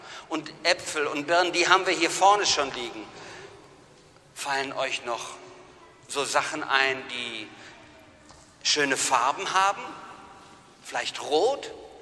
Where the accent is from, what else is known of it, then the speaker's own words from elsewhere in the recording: North Rhine-Westphalia, Germany; Also als Ostwestfale würde ich sagen, ungefähr.